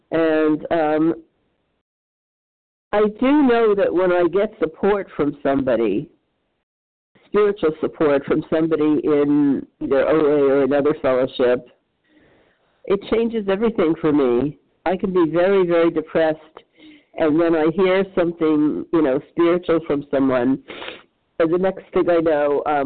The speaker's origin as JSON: {"language": "English", "region": "New York", "country": "United States", "said": "I'm from New York."}